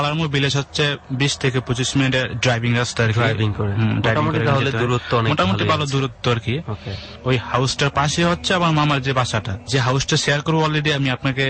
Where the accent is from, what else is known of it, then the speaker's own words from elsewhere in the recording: Comilla, Chittagong Division, Bangladesh; now in Dhaka, Bangladesh; কুমিল্লা থেকে এসেছি আর আমি ধানমন্ডিতে থাকি, একটা প্রাইভেট ইউনিভার্সিটিতে ইংলিশ অনার্স করছি।